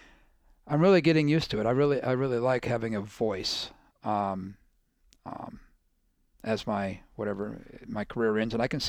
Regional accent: Iowa, United States; Rick's from Fort Dodge, but I was born on the East Side, East High School, baby.

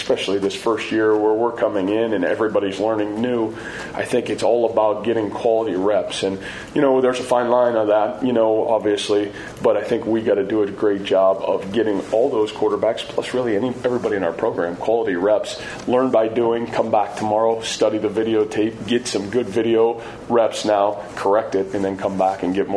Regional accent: Massillon, Ohio, United States; Northeast Ohio, Massillon, Ohio, which is kind of in my hometown.

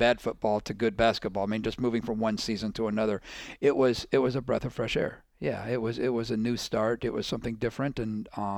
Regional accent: Iowa, United States; Rick's from Fort Dodge, but I was born on the East Side, East High School, baby.

